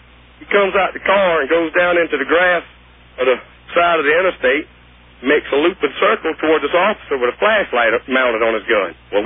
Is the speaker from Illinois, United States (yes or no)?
no; North Carolina, United States; I ain't robbed nobody. I'm a tourist from North Carolina. I'm on my way home.